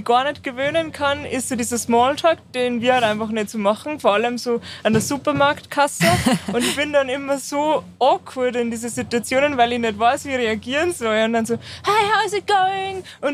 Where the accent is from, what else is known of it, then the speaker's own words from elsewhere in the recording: Austria; Ja, ich bin ja so richtig am Land in Österreich aufgewachsen, am Bauernhof.